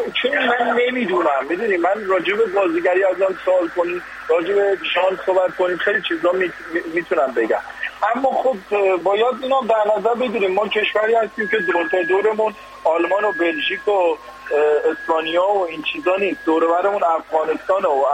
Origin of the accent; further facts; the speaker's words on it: Tehran Province, Iran; من خودم تو اکباتان نوجوانی بزرگ شدم